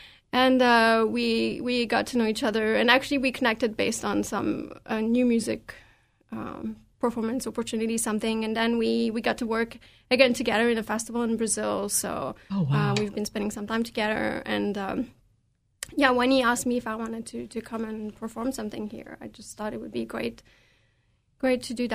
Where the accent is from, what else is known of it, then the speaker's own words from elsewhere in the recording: Canada; We're both Canadian, eh?